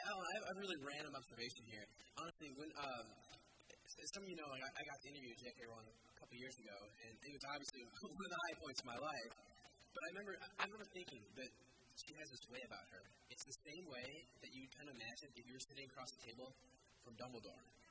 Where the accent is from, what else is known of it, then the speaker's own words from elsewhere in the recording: Chicago, Illinois, United States; I'm from the Chicago area